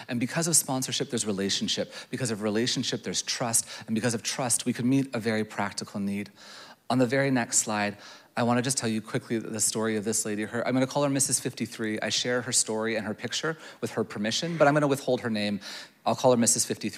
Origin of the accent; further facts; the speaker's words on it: Ontario, Canada; Even though I'm from Ontario, right? We're the worst.